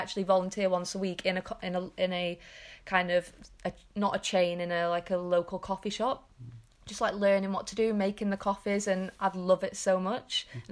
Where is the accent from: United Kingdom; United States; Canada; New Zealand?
United Kingdom; England; I've grown up in England. I am English